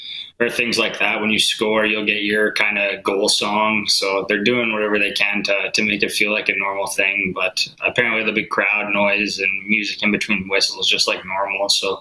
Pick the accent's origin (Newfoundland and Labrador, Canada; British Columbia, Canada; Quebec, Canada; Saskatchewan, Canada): Saskatchewan, Canada; Imperial; Yeah, Imperial is my home for sure. Always has, always will be. But I was born in Saskatoon, so I think that's where most people go off of. But no, Imperial's home.